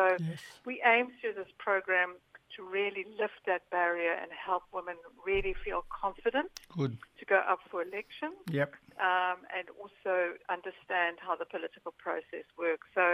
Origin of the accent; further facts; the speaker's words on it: Kenya; now in Australia; I hail from Africa. So I'm from Kenya, South Africa, and I live in Australia.